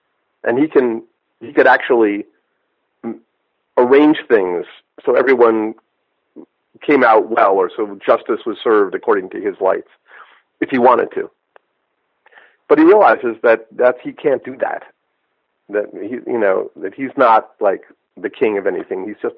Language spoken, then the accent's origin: English; Nantucket, Massachusetts, United States; and I explain that I'm from Nantucket, and I was confused by the road work.